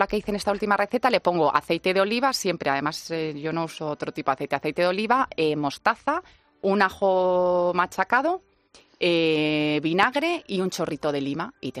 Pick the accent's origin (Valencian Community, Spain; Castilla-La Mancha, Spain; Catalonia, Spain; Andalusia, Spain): Castilla-La Mancha, Spain; Es que soy manchega.